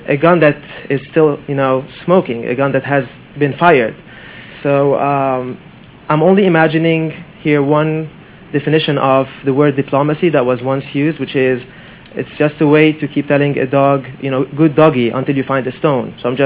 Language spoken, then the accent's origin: English; Lebanon; English is a second language; I'm from Lebanon. I'm a visiting fellow here at USIP.